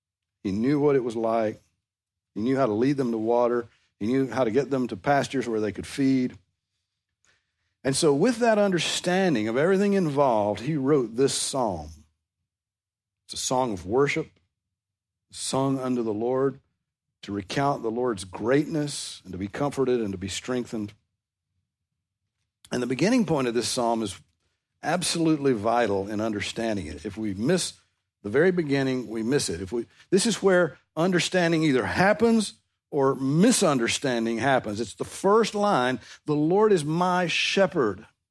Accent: the South, United States; I grew up in the South. Everybody's a Christian here. My parents took me to church, therefore, I must be a Christian.

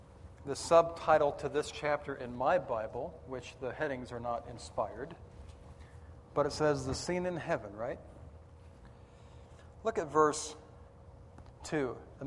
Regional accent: Washington, United States; I grew up in Washington State. I met my wife in Southern California and stole her away from her father and moved her out to the mountains of Western Carolina.

